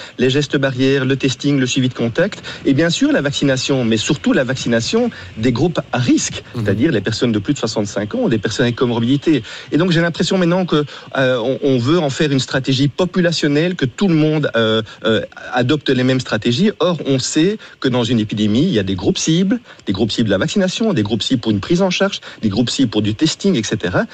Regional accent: Belgium; Alors, bon, je ne veux pas être chauvin parce que je suis belge

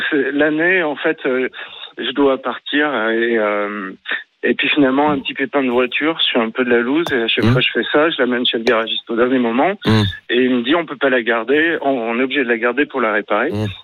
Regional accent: Auvergne-Rhône-Alpes, France; Bah, je lui dis, je suis du Puy de Dôme.

